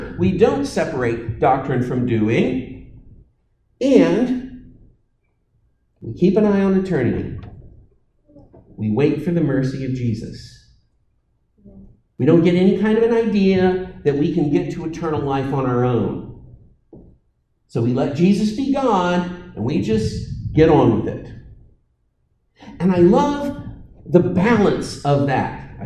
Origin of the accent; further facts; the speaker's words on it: Texas, United States; Of course, we're from Texas, and so what we would do is just say, y'all.